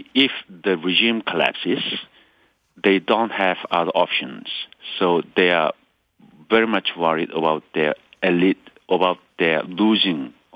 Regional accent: North Korea; English is a second language; now in Seoul, South Korea; I should go back to my hometown and rebuild the devastated, you know, village

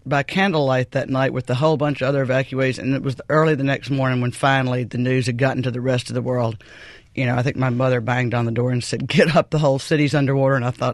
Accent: Mississippi, United States; I went back to my hometown in Mississippi.

